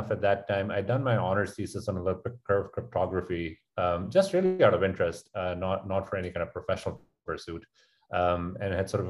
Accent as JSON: {"language": "English", "country": "Pakistan", "tie": "born or raised there", "moved": "as an adult", "said": "I grew up in Pakistan until I went over to the States for college."}